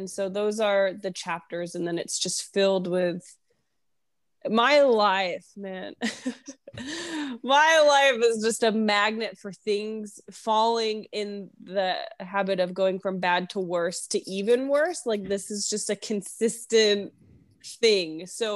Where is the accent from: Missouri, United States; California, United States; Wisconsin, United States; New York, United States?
New York, United States; also born or lived in Arizona, United States / Utah, United States; I'm originally from New York. I lived about 11 years in the West Coast, divided between Arizona and Utah.